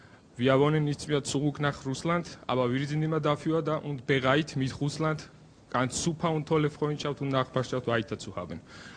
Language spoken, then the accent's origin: German; Georgia; German is a second language; moved away as an adult; now in Graz, Austria; Ich komme auch aus Georgien. Ich studiere seit 2009 in Graz an der Kaukasus-Uni, JUS.